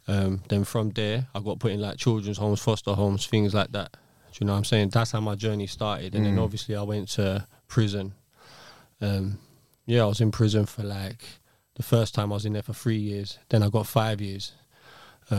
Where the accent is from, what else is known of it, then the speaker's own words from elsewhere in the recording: Hackney, London, United Kingdom; And I grew up in Hackney, to be fair.